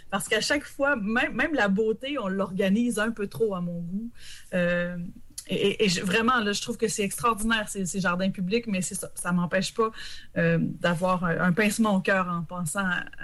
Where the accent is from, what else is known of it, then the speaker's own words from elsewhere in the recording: Le Bic, Quebec, Canada; je viens du Bic. Et quand j'étais ado, et je ne veux pas être nostalgique, mais il y avait cette clairière extraordinaire en plein cœur du village